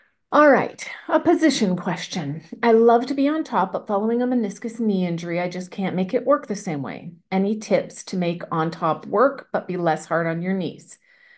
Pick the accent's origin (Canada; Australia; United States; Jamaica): Canada; So I can't believe I just said y'all. Remember, I'm from Canada.